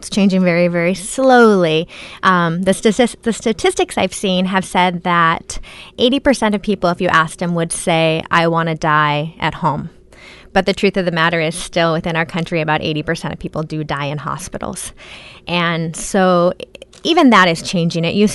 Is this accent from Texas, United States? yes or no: no; Beaverton, Oregon, United States; now in Astoria, United States; I've lived on the coast since 2001. I didn't grow up here. I grew up in the Beaverton area. I married a local boy, so that's how I ended up in Astoria.